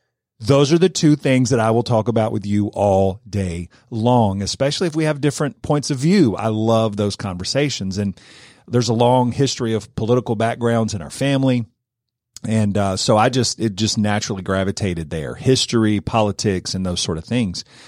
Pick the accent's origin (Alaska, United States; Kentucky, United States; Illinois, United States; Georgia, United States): Georgia, United States; Marietta; now in Cartersville, United States; Even though I grew up in Marietta, I was kind of an East Cobb snob.